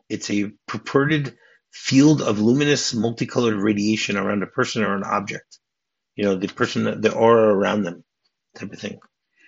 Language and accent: English; Michigan, United States; also born or lived in New Jersey; There's one even in there's one in both Michigan and New Jersey, which are the two places I grew up in America, which I find very interesting.